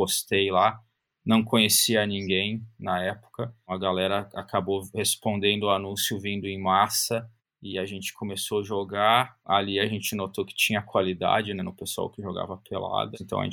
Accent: Brazil; now in Australia; no Brasil, na minha cidade natal.

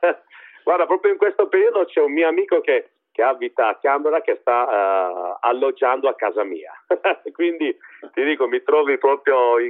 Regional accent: Sardinia, Italy; io sono sardo, arrivo dalla Sardegna

